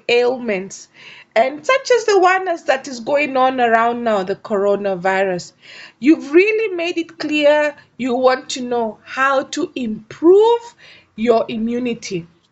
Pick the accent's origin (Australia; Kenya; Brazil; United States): Kenya; And from my home country of Kenya, I really thank